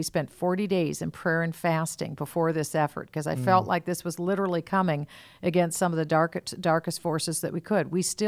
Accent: Minnesota, United States; I'm from Minnesota. We have the Mayo Clinic.

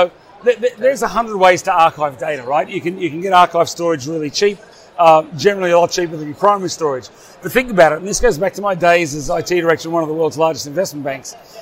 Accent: Sydney, New South Wales, Australia; accent: Australian; moved away as an adult; now in Europe; I've lived here in Europe for 30 years, despite my silly Australian accent.

